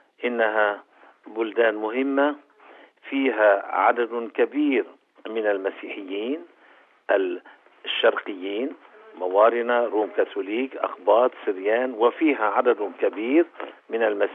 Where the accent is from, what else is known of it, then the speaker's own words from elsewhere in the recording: Lebanon; ولكن أعتقد أن رسالتي ومسؤوليتي كوني لبناني